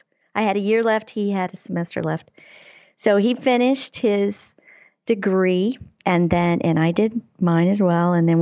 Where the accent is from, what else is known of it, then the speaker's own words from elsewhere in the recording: Kansas, United States; I grew up in Southwest Kansas, the farmer's daughter. Loved it. Simple life.